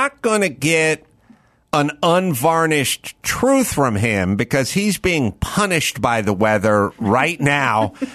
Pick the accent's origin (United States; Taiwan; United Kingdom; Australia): United States; Encino, California; Because I'm from Encino